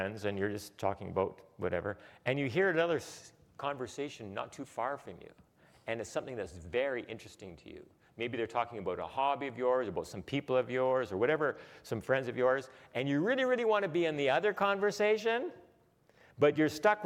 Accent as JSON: {"language": "English", "region": "Alberta", "country": "Canada", "said": "I'm an Albertan, but I don't have direct access to our premier. I'm a Canadian"}